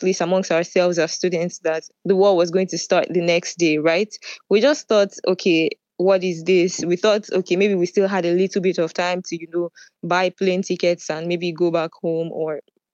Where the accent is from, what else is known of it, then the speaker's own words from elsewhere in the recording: Nigeria; And I'm from Nigeria, right? Sometimes, you know, we run out of cash at the ATM.